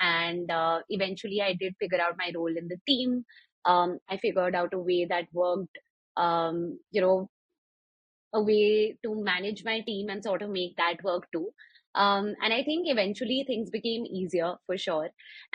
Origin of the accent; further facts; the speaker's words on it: Delhi, India; I've been born and raised in Delhi. So I was in Delhi at that time as well.